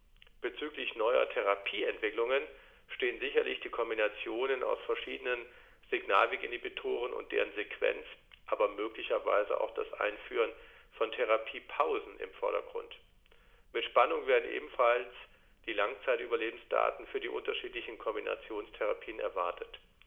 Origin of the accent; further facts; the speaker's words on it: Dresden, Saxony, Germany; den wissenschaftlichen Austausch mit Kolleginnen und Kollegen in meiner Heimatstadt Dresden